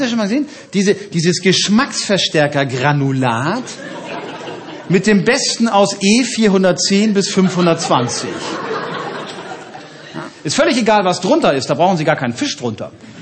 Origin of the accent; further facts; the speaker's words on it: Hamburg, Germany; Die Antwort ist auch für mich als Hamburger jetzt schockierend, um ehrlich zu sein.